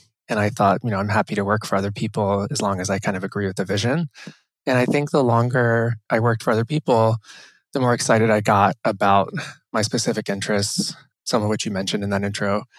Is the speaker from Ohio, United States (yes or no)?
yes; Cincinnati, Ohio, United States; I grew up in Cincinnati, Ohio, and I'm the first architect in my family.